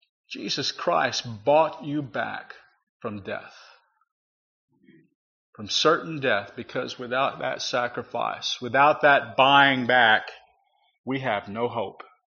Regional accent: Texas, United States; When I grew up here in West Texas, all my elders were Mr., Mrs., Miss.

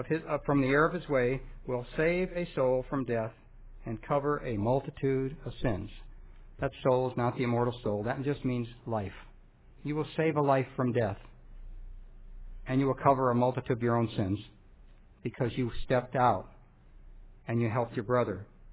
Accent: Illinois, United States; now in California, United States; You know, I was raised in Illinois. Anna and I were both raised in Illinois. And we always said, we get to California, we'll never go back to Illinois in the winter.

